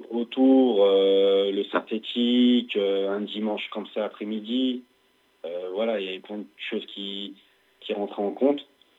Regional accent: Belleville-en-Beaujolais, Auvergne-Rhône-Alpes, France; born there; je suis revenu dans ma région où je suis né vers Belleville en Beaujolais.

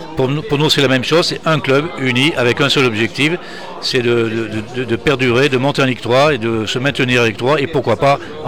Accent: Le Puy-en-Velay, Auvergne-Rhône-Alpes, France; je suis originaire du Puy, j'ai grandi dans les tours de guitare.

